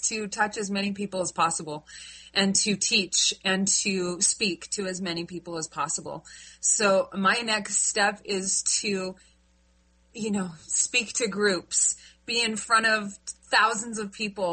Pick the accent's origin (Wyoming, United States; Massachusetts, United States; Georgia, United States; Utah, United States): Utah, United States; I grew up in Utah. Yep.